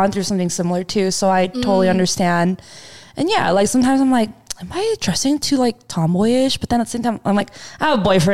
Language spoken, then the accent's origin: English; United States; I feel like just being Korean American too, like, there is that bond, you know, like the whole church thing.